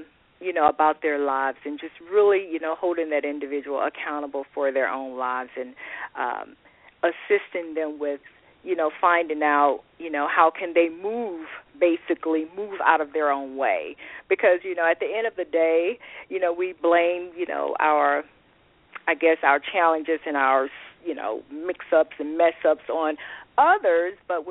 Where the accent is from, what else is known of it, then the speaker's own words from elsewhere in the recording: Monroe, Louisiana, United States; also born or lived in Lake Providence, Louisiana; Originally, I'm from Monroe, Louisiana, from a town called Monroe, Louisiana. I was born in a smaller town. It was called Lake Providence, Louisiana, and we stayed there for a little while, and then we moved to Monroe